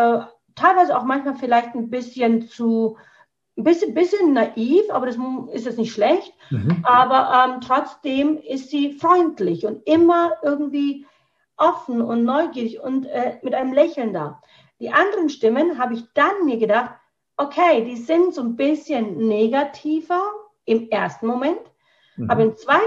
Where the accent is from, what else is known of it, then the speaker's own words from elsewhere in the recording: India; aber ich kann mit Stolz sagen, ich bin Inderin.